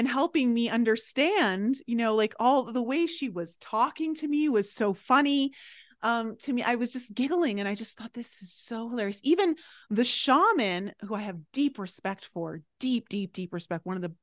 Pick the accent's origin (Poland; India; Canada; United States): Canada; because, I'm from Canada, I'm French, but I can kind of understand, right?